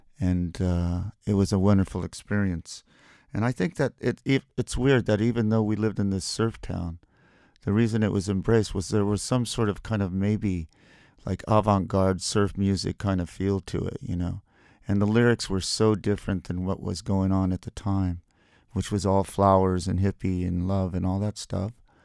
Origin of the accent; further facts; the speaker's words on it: Huntington Beach, California, United States; When I was a young kid growing up in Huntington Beach, California, around 67, we first got that first album